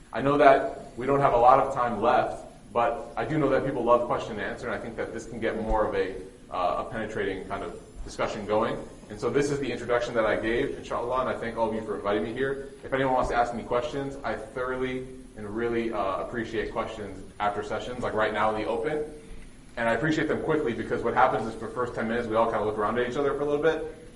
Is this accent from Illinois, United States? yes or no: yes; Chicago, Illinois, United States; now in Knoxville, United States; I grew up in Chicago, and I moved to Dallas, then I moved to Knoxville, Tennessee.